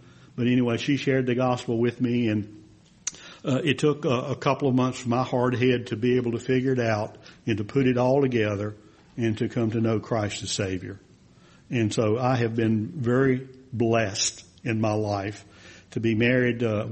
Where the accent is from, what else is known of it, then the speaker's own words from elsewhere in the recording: Reidsville, North Carolina, United States; But I am from Reidsville, North Carolina. I grew up there on a tobacco farm, if you will, and had a good experience growing up as a kid, learning how to work.